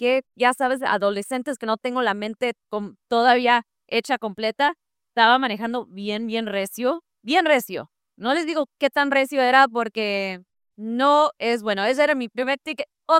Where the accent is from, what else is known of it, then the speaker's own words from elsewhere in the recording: Oklahoma, United States; Nativa de Oklahoma. Yo soy del Panhandle, de allá